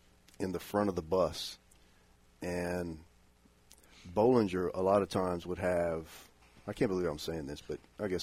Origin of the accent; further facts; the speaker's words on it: Abbeville, Louisiana, United States; I mean, come on, Glenn. I'm from Abbeville, man. I mean, I had never been farther than Rutherford Beach, and you got me in Las Vegas.